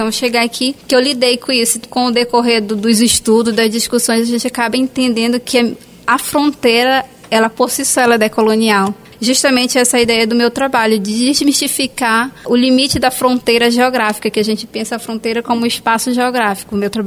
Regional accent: Amaturá, Amazonas, Brazil; now in Benjamin Constant, Brazil; eu sou natural do município de Amaturá, no Amazonas. Eu não sou de Benjamin Constant. Hoje eu resido em Benjamin Constant, porque eu fui estudar, fazer a faculdade lá

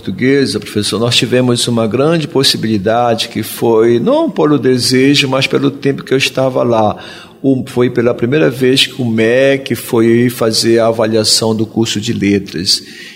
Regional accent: Marapanim, Pará, Brazil; Marapani é minha terra natal. Então, Marapani é minha terra natal.

